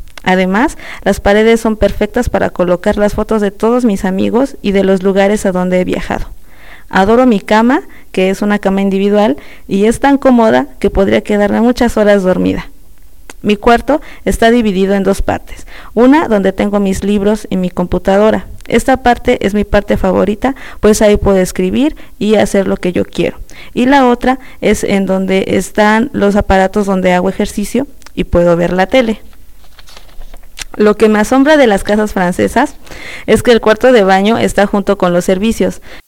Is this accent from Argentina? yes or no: no; Mexico; Hola, soy mexicana.